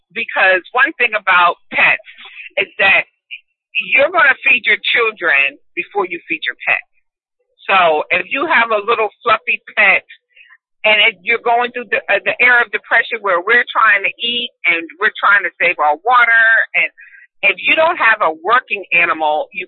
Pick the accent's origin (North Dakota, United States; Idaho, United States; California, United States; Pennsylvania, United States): Pennsylvania, United States; About 25 miles north of Three Mile Island.